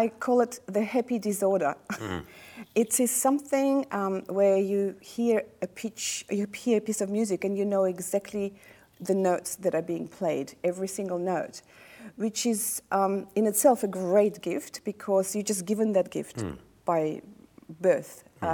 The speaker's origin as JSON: {"language": "English", "town": "Yaroslavl", "region": "Yaroslavl Oblast", "country": "Russia", "tie": "born or raised there", "also_born_or_lived": "Tashkent, Uzbekistan", "second_language": "English", "moved": "yes", "lives_now": "Australia", "said": "I was born in Uzbekistan, in Tashkent, which was a republic of Soviet Union at the time. And when I was four, we moved to a place called Yaroslavl, which is a town on the Volga River"}